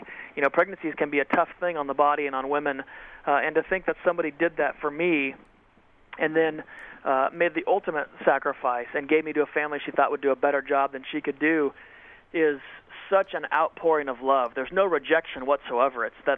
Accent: California, United States; the group I grew up with in California, the skateboarders, the surfers, the guys that drive hot rods

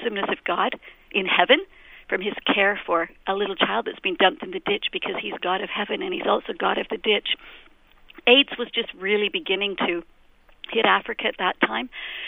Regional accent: Canada; I'm a Canadian girl.

